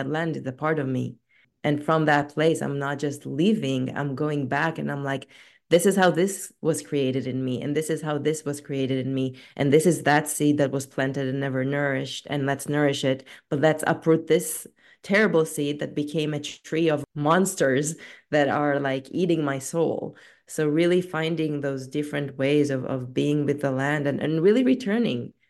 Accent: Tel Aviv, Tel Aviv District, Israel; English is a second language; Like I grew up in Tel Aviv. The way that we party in Tel Aviv is really fun.

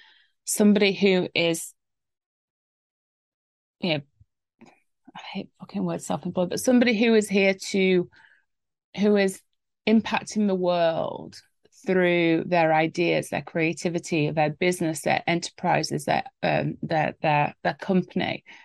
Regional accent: England, United Kingdom; I'm English after all. I love my tea.

